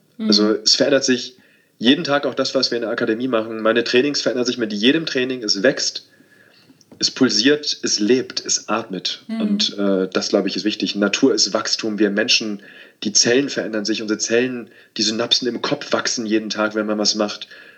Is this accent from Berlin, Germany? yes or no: yes; Berlin, Germany; ich bin in Berlin aufgewachsen, in Spandau, im Westteil von Berlin. Wir haben 500 Meter von der Mauer gewohnt.